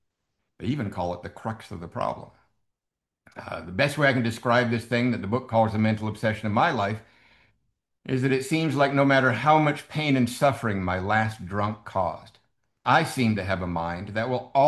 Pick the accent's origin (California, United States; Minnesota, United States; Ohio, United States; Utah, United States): California, United States; Covina; I'm from Covina, California. If you don't know where Covina is, if you are downtown Los Angeles at midnight and you point your car directly east, and it's midnight, it takes about 18 minutes to get to Covina.